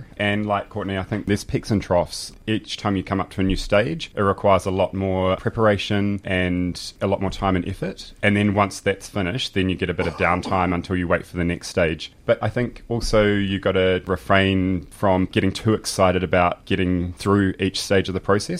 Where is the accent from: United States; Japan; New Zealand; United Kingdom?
New Zealand; being 35, so it's a career change for me. But growing up, I always admired what the police do. I come from New Zealand